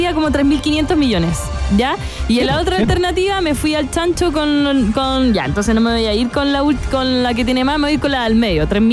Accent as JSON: {"language": "Spanish", "country": "Chile", "said": "Qué bueno que somos los chilenos que lo ayudamos."}